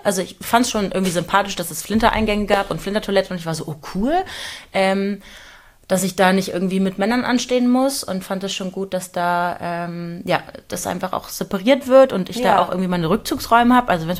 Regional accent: Kiel, Schleswig-Holstein, Germany; now in Hamburg, Germany; Also ich komme aus Kiel davor ursprünglich.

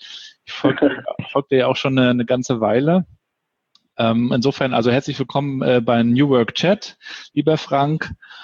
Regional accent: Rostock, Mecklenburg-Vorpommern, Germany; Ich bin ja Rostocker und habe eine Zeit lang in Hamburg gelebt, weil so wie das bei vielen Rostockern ist, da will man irgendwann mal raus und irgendwann mal in die Großstadt und den Horizont erweitern

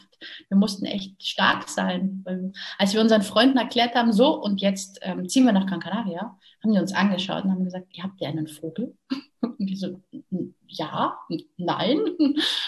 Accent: Munich, Bavaria, Germany; now in Mallorca, Spain; Geboren und aufgewachsen bin ich in München, in Bayern. Mittlerweile lebe ich auf Mallorca

